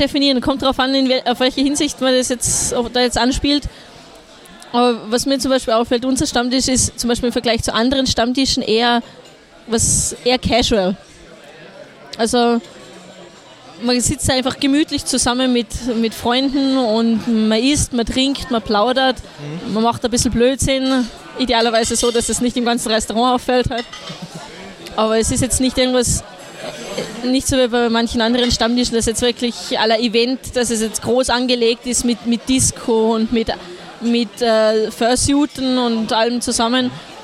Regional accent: Salzburg, Austria; now in Tyrol, Austria; Also ich bin aus dem Pinzgau, also ganz hinten irgendwo hinterletztes Eck halt zwischen den Bergen. Und über den Pass rüber ist es für mich näher nach Tirol, als wenn ich in die Hauptstadt rausfahre. Sprachlich auch eher tirolerisch angesiedelt.

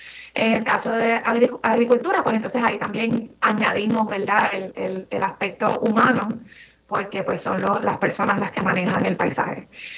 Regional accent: Trujillo Alto, Puerto Rico; Pues yo soy de Trujillo Alto, Puerto Rico, por ahí del barrio Carraízo, cerquita del lago, así que me quedé en las montañas cerca del área metro.

